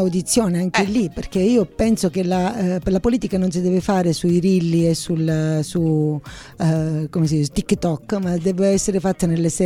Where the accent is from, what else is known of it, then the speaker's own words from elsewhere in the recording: Cariati, Calabria, Italy; Ma io vengo da Cariati